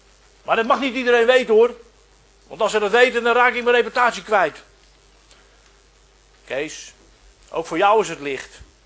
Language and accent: Dutch; Texel, North Holland, Netherlands; Ik kom van Texel en als je in Den Burg komt, dan staat daar een hele grote kerk in het midden.